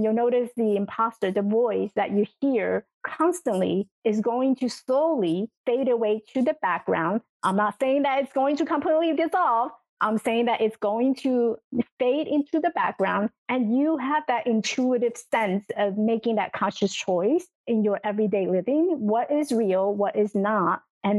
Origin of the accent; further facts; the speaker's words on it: Taiwan; When I first grew up, I grew up in Taiwan. So the story began of my life in Taiwan. I came from a military family. So we were living in this village where a lot of veterans were living in, and it was a very small, tiny house.